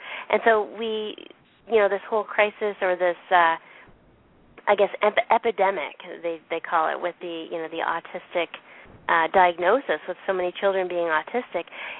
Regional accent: Fredericton, New Brunswick, Canada; Well, you know, I came from Fredericton

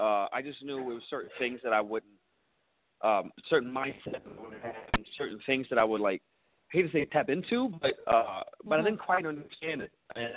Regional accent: Denmark; moved away as an adult; because I'm from Denmark

